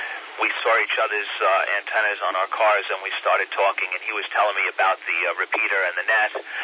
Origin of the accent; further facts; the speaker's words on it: New York, United States; and we're from New York, but my daughter's lived here for about 4 years.